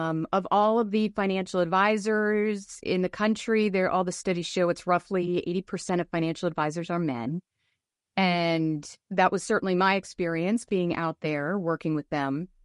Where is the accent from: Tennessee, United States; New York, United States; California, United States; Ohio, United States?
New York, United States; I'm originally from the New York area, and I worked at a lot of big firms in New York